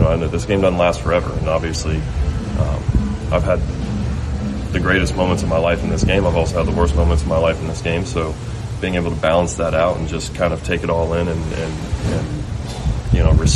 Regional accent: the South, United States; You know, obviously I grew up in the South, so the Braves were a big, you know, team on TV all the time.

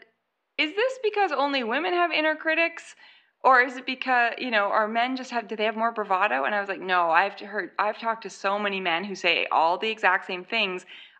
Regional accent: Canada; accent: Canadian; I'll just read to you in my Canadian accent.

